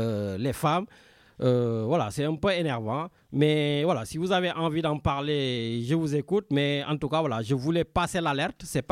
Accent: Senegal; c'est vrai, je suis Sénégalais

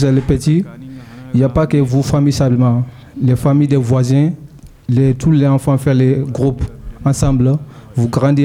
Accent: Mali; French is a second language; moved away; also born or lived in Mauritania; quand j'étais au Mali j'ai pas fait étudier, j'ai quitté Mali pour partir Mourtané pour faire étudier mais là bas ça marche pas

